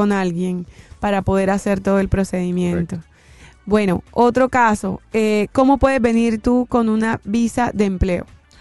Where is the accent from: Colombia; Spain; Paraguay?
Colombia; yo soy de Colombia, yo estoy en Colombia